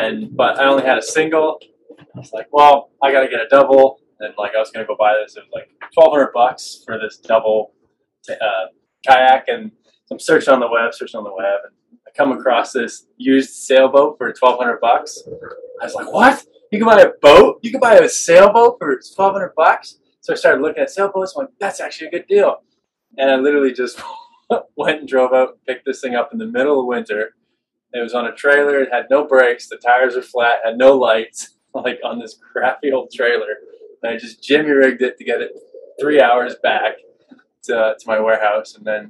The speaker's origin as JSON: {"language": "English", "town": "Vancouver", "region": "British Columbia", "country": "Canada", "said": "So I'm from Vancouver. And it's just mountains. It's beautiful. You can do a million different outdoor activities in a single day."}